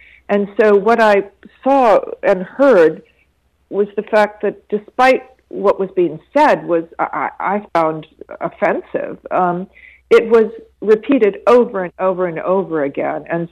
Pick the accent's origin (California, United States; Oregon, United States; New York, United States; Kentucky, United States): New York, United States; as an American who has lived outside of my country for many years, but still is rooted, most especially in New York